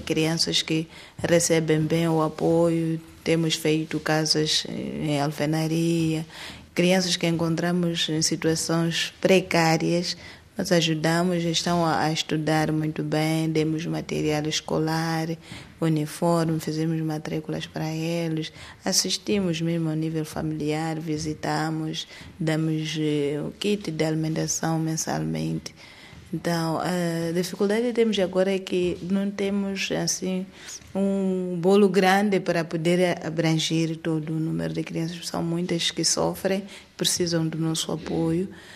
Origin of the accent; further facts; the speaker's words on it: Chibuto, Gaza, Mozambique; Eu nem sou natural daqui, sou de Chibuto. Vim simplesmente só para estar a trabalhar com a Reencontro.